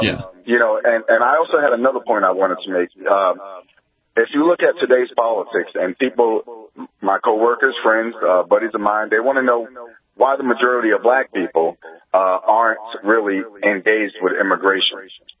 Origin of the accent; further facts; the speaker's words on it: Brooklyn, New York, United States; So where'd you come from? I came from Brooklyn, but I'm talking about my ancestors.